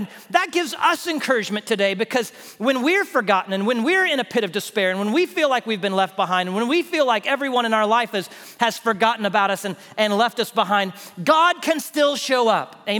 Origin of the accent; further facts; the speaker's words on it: Houston, Texas, United States; but neither of us are from West Texas. I'm from Houston.